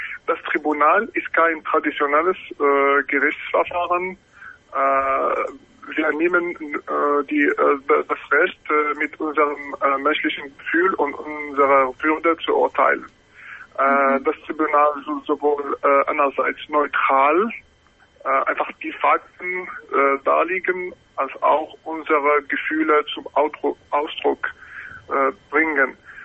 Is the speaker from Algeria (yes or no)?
yes; Algeria; German is a second language; moved away as an adult; now in Germany; Ich komme aus Algerien und ich bin hier in Deutschland als Asylbewerber mit meiner Frau, die aus der Ukraine kommt. Wir sind in Deutschland seit 2009.